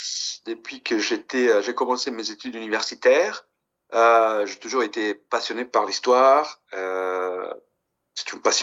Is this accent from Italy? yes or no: yes; Veneto, Italy; French is a second language; mon bac que j'ai passé à Venise parce que je suis italien d'origine et je suis grandi dans la terre ferme vénitienne.